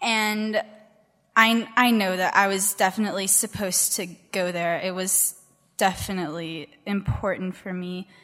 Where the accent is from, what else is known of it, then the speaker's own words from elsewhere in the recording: United States; I am American and I am tall.